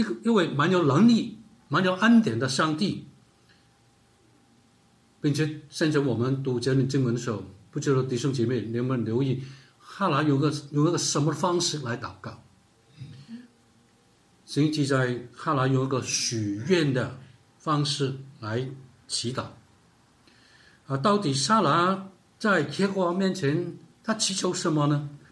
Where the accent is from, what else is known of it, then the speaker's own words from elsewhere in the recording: China; 我想这个就好像我们中国人的文化是不是我们结婚我们的家庭都盼望我们能够结婚之后能够有儿子有女儿